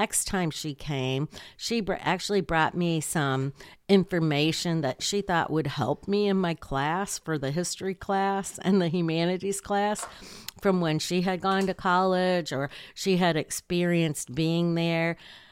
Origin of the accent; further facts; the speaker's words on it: Michigan, United States; He was actually from Vermont, and I'm from Michigan.